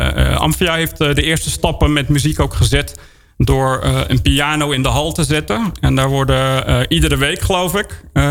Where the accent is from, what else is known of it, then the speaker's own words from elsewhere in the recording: Netherlands; wat wij als Nederlanders denk ik moeten willen